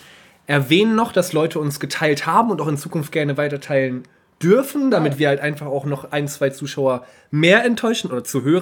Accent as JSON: {"language": "German", "town": "Husum", "region": "Schleswig-Holstein", "country": "Germany", "tie": "born or raised there", "said": "Ja, ich bin tatsächlich geboren in Husum, das ist schon Weltstadt für uns Eiderstädter, aber tatsächlich, Eiderstedt, Halbinsel, wunderschön, Kaff an Kaff. Ja, und bin dann eben nach meiner Grundschulzeit auf das Gymnasium in St. Peter-Ording gegangen."}